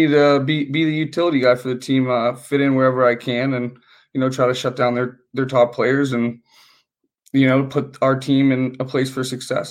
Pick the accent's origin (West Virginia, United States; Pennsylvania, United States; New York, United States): Pennsylvania, United States; Pittsburgh; Well, growing up, I'm from Pittsburgh, so the Penguins were always around. They were very good when I was growing up.